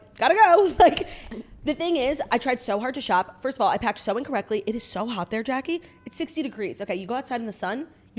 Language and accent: English; United States; I'm like, yeah, that's me. I'm an American.